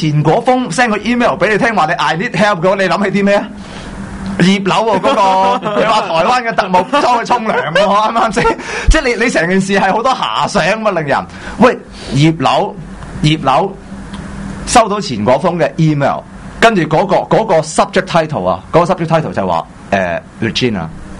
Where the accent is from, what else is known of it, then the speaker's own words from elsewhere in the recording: Hong Kong; 即系我哋香港人都经历过几个